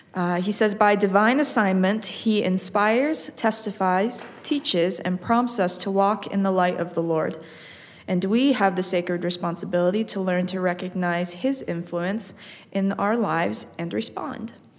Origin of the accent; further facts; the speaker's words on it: New Hampshire, United States; also born or lived in Switzerland; And I'm from New Hampshire. The name comes from Switzerland, so that's where that comes from. My family on my dad's side is from Switzerland